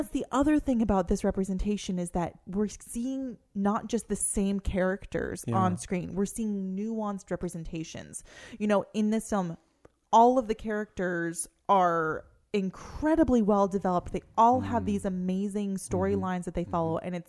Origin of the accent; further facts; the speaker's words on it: Pennsylvania, United States; I remember when I was a really little girl growing up in Pennsylvania